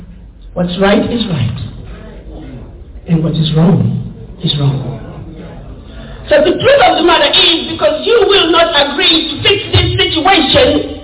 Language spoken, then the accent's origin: English; Zimbabwe; the injustices that I grew up with in Rhodesia, those injustices continue around the globe.